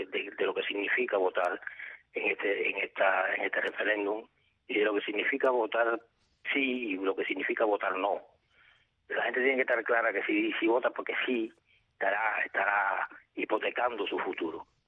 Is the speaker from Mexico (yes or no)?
no; Cuba; moved away; Yo mismo llevo 10 años fuera de Cuba, pero mi nacionalidad es la nacionalidad cubana. Yo no tengo nacionalidad española, no es que tenga otra, o sea, soy refugiado, pero soy refugiado cubano.